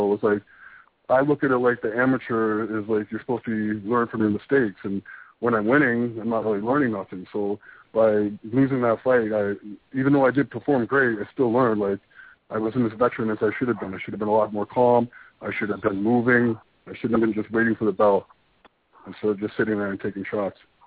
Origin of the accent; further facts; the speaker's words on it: Ontario, Canada; Especially, like, I'm from Ontario. I'm an Ontario boy, so I have my family out here